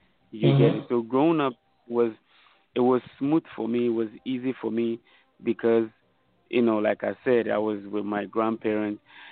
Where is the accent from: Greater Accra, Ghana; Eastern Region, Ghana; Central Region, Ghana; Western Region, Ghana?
Central Region, Ghana; Cape Coast; apart from growing up with my grandparents, the other thing was I was exposed to real culture.